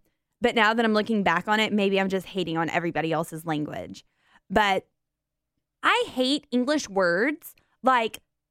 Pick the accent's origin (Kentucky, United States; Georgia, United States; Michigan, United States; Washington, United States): Georgia, United States; But I'm from Georgia. So mason jars to us had a purpose, and that was for moonshine.